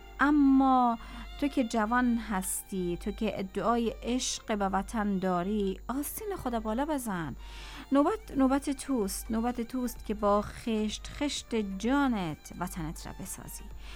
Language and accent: Persian; Afghanistan; بعضی وقتها یک خبر بد که از شهر و زادگاه من میشنویم جگر من خون میشه، مثل همین خبرهای سیلهای اخیر در افغانستان.